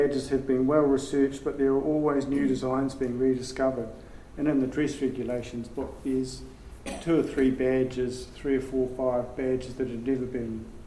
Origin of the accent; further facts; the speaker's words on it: New Zealand; I call it Roberts because I'm a Kiwi. I'm a Kuth Kiwi.